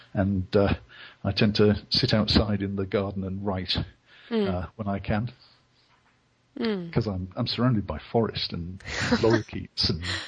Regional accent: Yorkshire and the Humber, United Kingdom; I started life as a Brit, a Yorkshireman, actually.

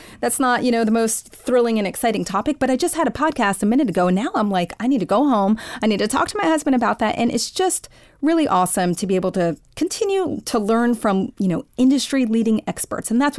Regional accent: Washington, New Jersey, United States; I was raised in Washington, New Jersey. I spent a decade in Washington, D.C.

